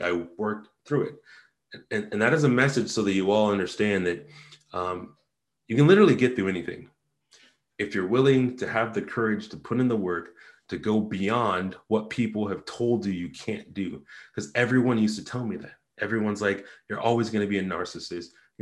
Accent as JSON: {"language": "English", "country": "Japan", "tie": "born or raised there", "said": "I was out of integrity with how I grew up in Japan."}